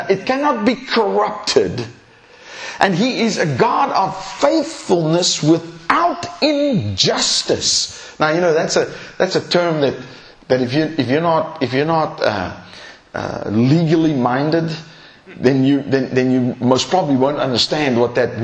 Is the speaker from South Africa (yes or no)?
yes; east coast, South Africa; When I grew up in South Africa, when I was in my early teenage years, we lived on the east coast of South Africa.